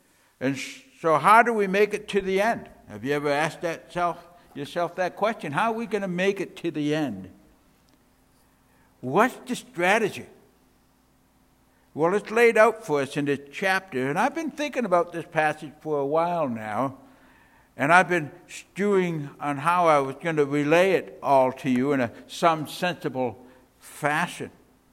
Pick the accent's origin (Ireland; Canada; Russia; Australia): Canada; now in United States; I'm still a Canadian citizen. I live here in the United States, but I have my resident alien card.